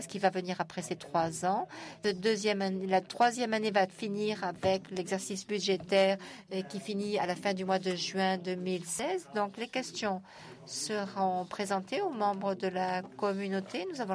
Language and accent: French; Iran; French is a second language; je viens de l'Iran.